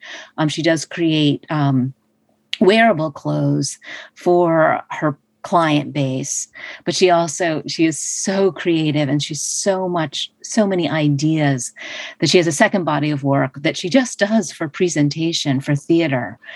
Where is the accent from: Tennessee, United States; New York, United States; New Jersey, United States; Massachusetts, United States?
New Jersey, United States; And I grew up in New Jersey.